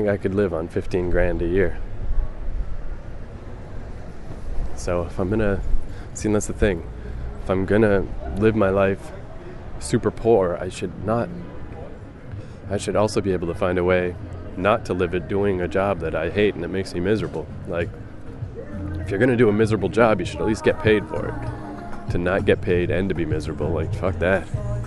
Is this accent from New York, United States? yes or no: yes; New York, United States; I am from New York.